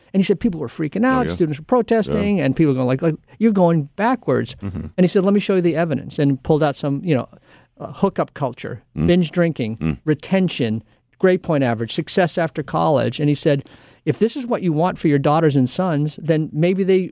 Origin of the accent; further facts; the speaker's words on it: Massachusetts, United States; two in my home state of Massachusetts and one in Pennsylvania.